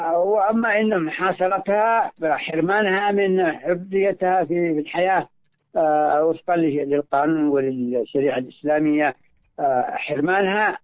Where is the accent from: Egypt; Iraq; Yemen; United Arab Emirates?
Yemen; Al Hudaydah; أنا من الحديدة